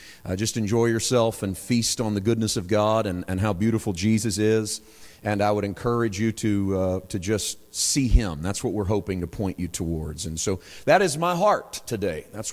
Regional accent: Poplar Bluff, Missouri, United States; I was born and raised in Poplar Bluff, Missouri. That's about 5 hours, I think, from here.

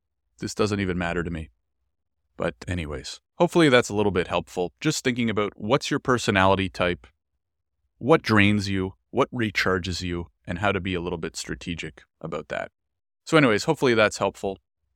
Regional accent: Canada; I am a privileged as can be white man growing up in Canada, have had such a good life. Again, the world's getting a little crazy right now, but I've had such a good life as a Jewish man in Canada.

